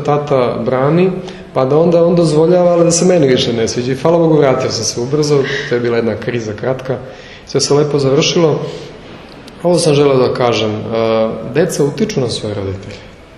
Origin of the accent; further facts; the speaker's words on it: Southern Serbia, Serbia; ja sam iz Južne Srbije